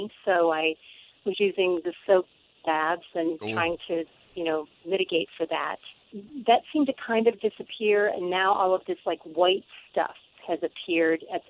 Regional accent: Sewickley, Pennsylvania, United States; I'm actually from Sewickley, Pennsylvania.

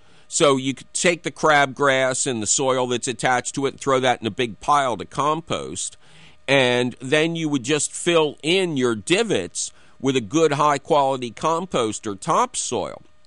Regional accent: Philadelphia, Pennsylvania, United States; I grew up in the Tacony section of Philadelphia.

